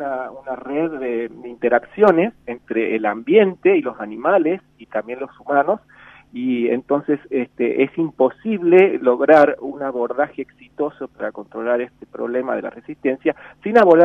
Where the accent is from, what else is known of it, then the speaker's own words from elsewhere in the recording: Argentina; para mí es un orgullo como argentino que esta ley haya sido aprobada